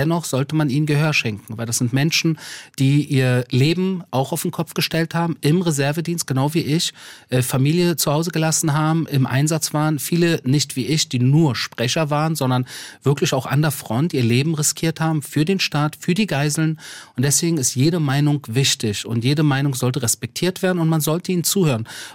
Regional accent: Berlin, Germany; den Kampf meiner Kindheit und Jugend in Berlin, in Israel, fortführe, weil ich damals als einzelner Jude in Berlin extrem angefeindet wurde

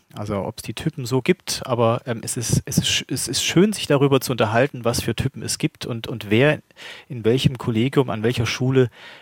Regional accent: Saarland, Germany; born there; accent: Saarland dialect; moved away; ich bin ja gebürtiger Saarländer und habe das Saarländische noch so ein bisschen drin. Wahrscheinlich die richtigen Saarländer merken wahrscheinlich sofort, dass ich da schon lange nicht mehr wohne und lebe.

